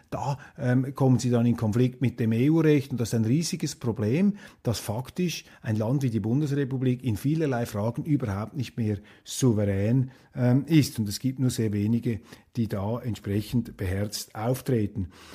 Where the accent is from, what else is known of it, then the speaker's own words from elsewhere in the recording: Switzerland; ich rede hier als Journalist, nicht als Schweizer Politiker, da muss man sich etwas zurückhalten, da als Schweizer Offizielle